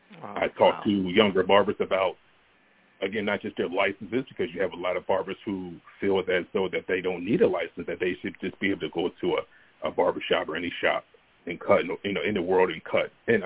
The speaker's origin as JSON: {"language": "English", "town": "Pennsauken", "region": "New Jersey", "country": "United States", "tie": "born or raised there", "said": "I grew up really in Pensauken, New Jersey. That's where I started."}